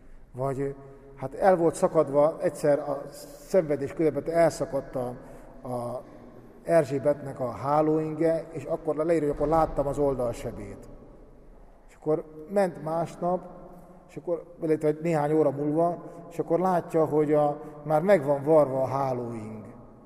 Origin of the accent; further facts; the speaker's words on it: Szolnok, Jász-Nagykun-Szolnok, Hungary; bocsánat, ha még nem mondtam volna, én is szolnoki vagyok